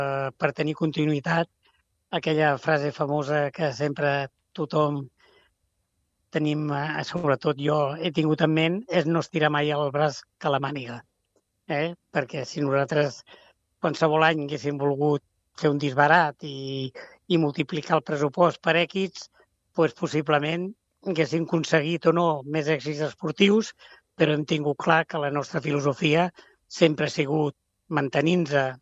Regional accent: Balearic Islands, Spain; born there; now in Santa Coloma de Gramenet, Spain; Bueno, aviam, jo no sóc nascut a Santa Coloma, però vaig arribar a Santa Coloma de la meva Menorca, que dic jo sempre, perquè vaig néixer allà

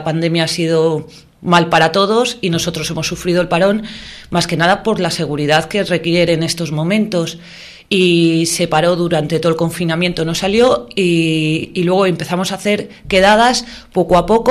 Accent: Candelario, Castile and León, Spain; Yo soy de Candelario y lidero aquí en Béjar

